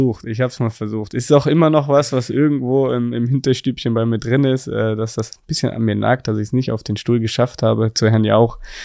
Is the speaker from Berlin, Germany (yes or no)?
yes; Berlin, Germany; Berlin ist und bleibt meine Heimat. Ich bin da groß geworden, meine ganze Familie wohnt da immer noch, die engsten Freunde wohnen dort.